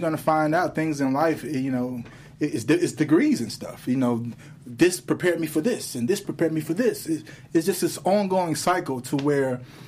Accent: Chicago, Illinois, United States; I'm from Chicago, you know, I don't play that.

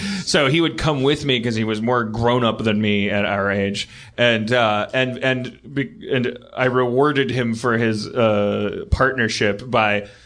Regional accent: Milwaukee, Wisconsin, United States; So, speaking of Chicago, you were in my hometown of Milwaukee.

